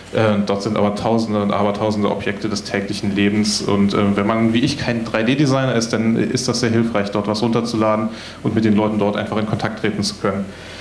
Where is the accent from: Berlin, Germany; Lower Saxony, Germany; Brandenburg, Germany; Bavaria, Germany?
Berlin, Germany; Ich komme aus Berlin, ich bin da Teil von einem Fab Lab, Hackerspace, irgendwie so eine Art Kreativwerkstatt, die heißt Open Design City.